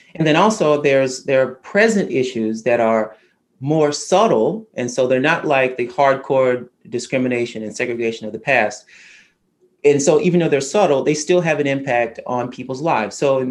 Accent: American South, United States; So I'm culturally Christian. I grew up in the American South, and most Black people in American South are very religious.

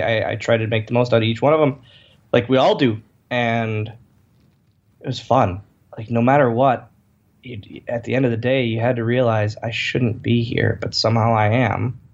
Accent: Oshkosh, Wisconsin, United States; I'm a kid from Oshkosh, Wisconsin, that somehow wrote a book

